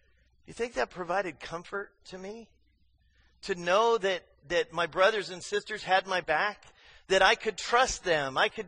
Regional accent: Arizona, United States; I grew up in Arizona. In the summer times, it's 115 in the daytime.

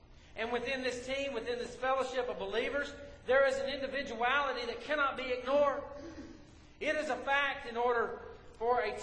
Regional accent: Mississippi, United States; I know I'm from Mississippi, but I can spell.

